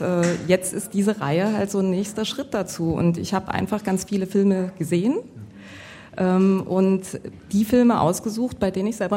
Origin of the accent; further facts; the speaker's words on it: Dresden, Saxony, Germany; also born or lived in Stuttgart; Ich komme aus Dresden.